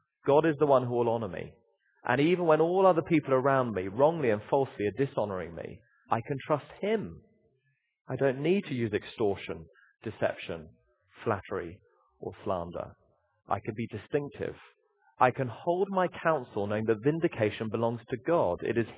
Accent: United Kingdom; I mean, we're British after all, with a smile and a nod.

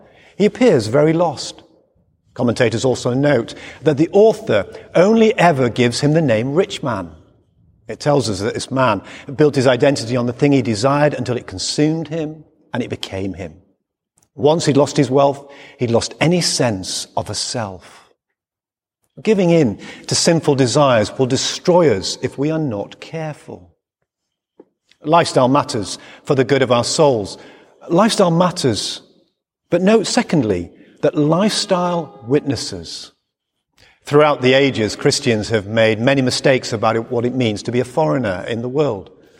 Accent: England, United Kingdom

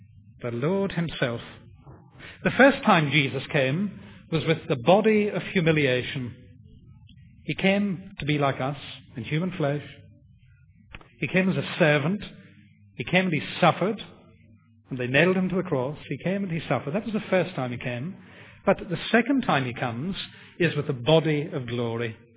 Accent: Belfast, Northern Ireland, United Kingdom; There was a cinema in Belfast where I was brought up

